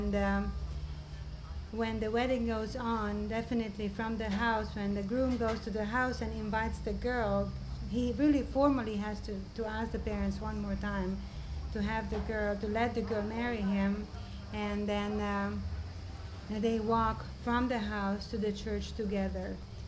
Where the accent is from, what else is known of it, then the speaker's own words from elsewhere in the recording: Transylvania, Romania; Actually, where I grew up in Transylvania, I remember being a child invited to these weddings.